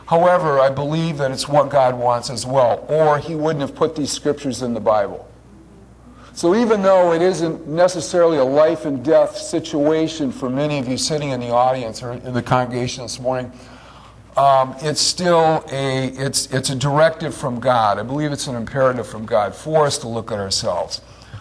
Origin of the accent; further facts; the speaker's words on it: Detroit, Michigan, United States; When I was a little guy, I was raised in Detroit, and we lived on a street called Lockerbie Road.